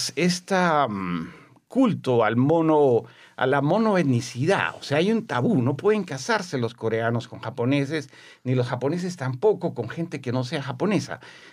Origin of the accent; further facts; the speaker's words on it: Peru; Yo soy peruano, ¿no?